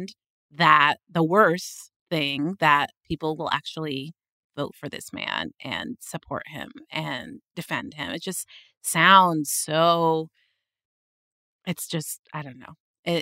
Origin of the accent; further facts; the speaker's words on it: Sudan; I'm from Sudan in East Africa, and we have a dictator.